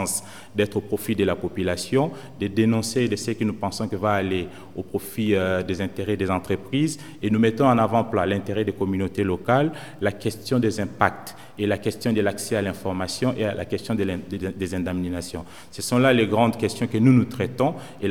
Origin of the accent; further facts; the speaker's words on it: Kinshasa, DR Congo; je viens de la République démocratique du Congo, particulièrement à Kinshasa.